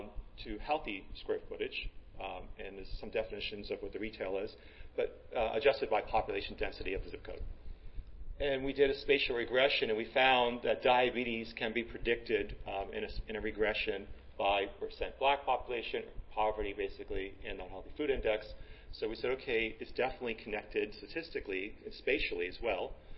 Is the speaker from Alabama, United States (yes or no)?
no; Fort Lauderdale, Florida, United States; I'm from Fort Lauderdale, Florida.